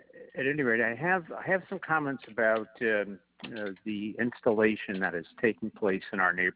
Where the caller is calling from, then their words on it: Kingston, New York, United States; I'm calling from Kingston, New York, right?